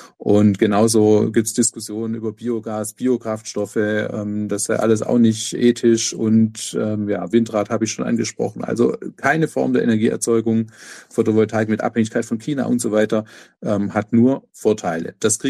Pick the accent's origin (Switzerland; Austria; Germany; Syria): Germany; Ludwigsburg, Baden-Württemberg; nicht in meine Heimatstadt Ludwigsburg zu investieren